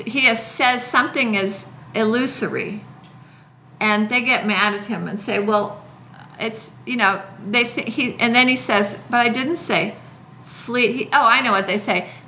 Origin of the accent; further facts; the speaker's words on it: Iowa, United States; And I was very skeptical about this when I came from Iowa.